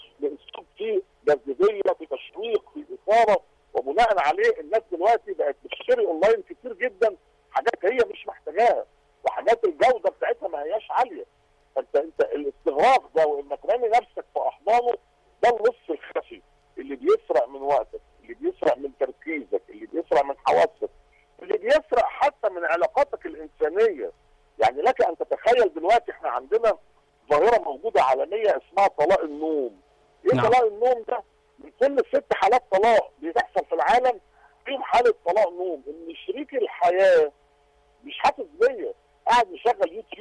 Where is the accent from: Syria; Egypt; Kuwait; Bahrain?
Egypt; يعني كان زمان التسول ده معروف عندنا في مصر